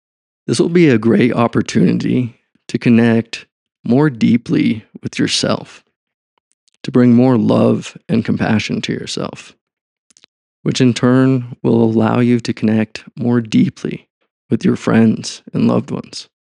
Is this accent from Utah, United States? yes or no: yes; Utah, United States; You studied under a Nobel Prize winner here in my home state, Utah, at the University of Utah.